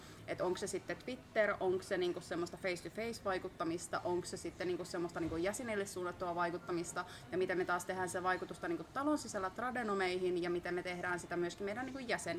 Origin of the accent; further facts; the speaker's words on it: Oulu, North Ostrobothnia, Finland; Mä oon itse lähtöisin Oulusta ja siellä toistaiseksi myöskin asustelen.